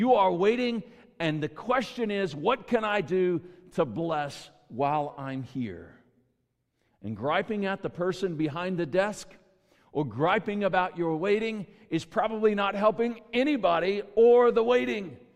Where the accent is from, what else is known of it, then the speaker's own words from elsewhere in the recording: Briar Oaks, Texas, United States; I come from Briar Oaks, and I travel the back roads all around